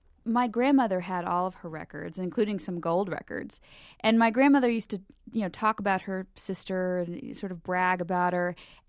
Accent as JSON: {"language": "English", "region": "Texas", "country": "United States", "said": "a lot of them are about issues, concerning being a Mexican-American in Texas and what that means. And, stories started coming up to the surface from my childhood"}